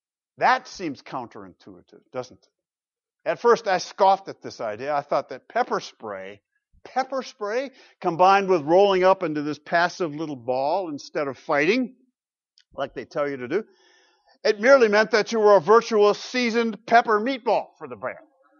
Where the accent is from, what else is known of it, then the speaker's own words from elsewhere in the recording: Michigan, United States; I grew up in Western Michigan, where we lived, worked, and recreated on the Great Lakes.